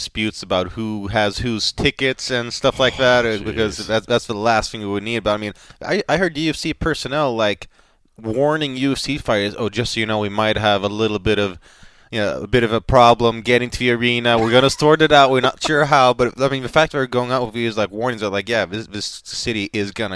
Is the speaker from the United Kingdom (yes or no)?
no; Sweden; they debuted in my home country of Sweden not too long ago.